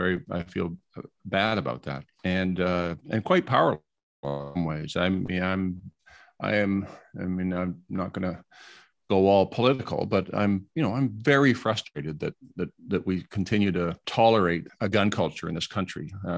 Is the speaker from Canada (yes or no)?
yes; Canada; I'm ashamed as a Canadian, but I'm also ashamed as president of Seneca.